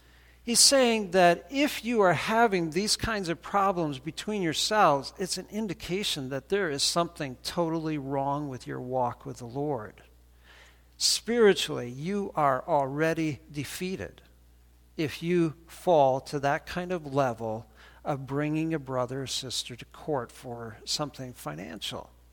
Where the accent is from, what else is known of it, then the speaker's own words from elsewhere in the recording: Canada; now in United States; And so it would be really wrong for me to swear allegiance to the flag of Canada now because I'm not a Canadian citizen anymore.